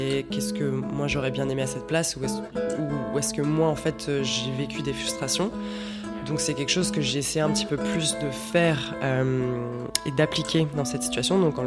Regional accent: Canada; now in Lyon, France; Ça fait 2 ans là, que je suis à Lyon. Je viens du Canada et voilà, c'est ça.

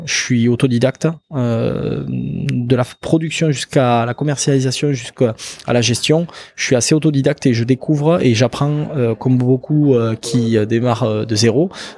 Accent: Narbonne, Occitanie, France; parce que je suis né à Narbonne, j'ai grandi dans l'Aude, j'ai quand même un peu voilà bougé à travers d'autres régions, d'autres départements.

